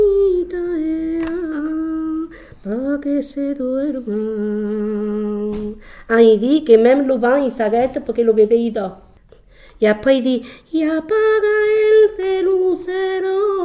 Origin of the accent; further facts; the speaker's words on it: Spain; Moi, je suis espagnole, je suis espagnole.